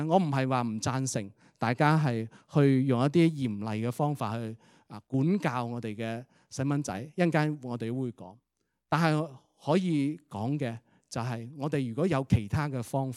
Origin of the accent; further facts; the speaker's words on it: Guangdong, China; 就是说我们广东人有句说话，当然不是真的，但我们经常都讲的